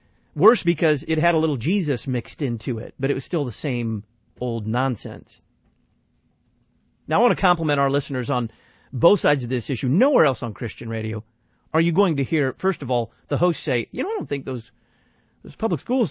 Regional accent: Illinois, United States; Hey, I'm from Illinois. I can say Red Bud anytime I want.

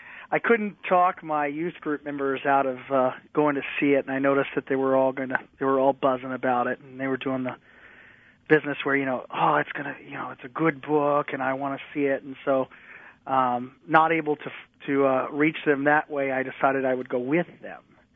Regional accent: the South, United States; now in Texas, United States; you know, I'm a Southerner, and I'm transplanted into Texas, and I'm becoming more Texan as I go

